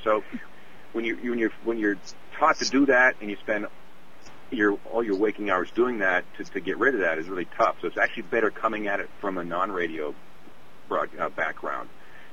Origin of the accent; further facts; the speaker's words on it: Peterborough, Ontario, Canada; I actually grew up back in Canada. I grew up in a little place called Peterborough. It's Hockey Town Central up there.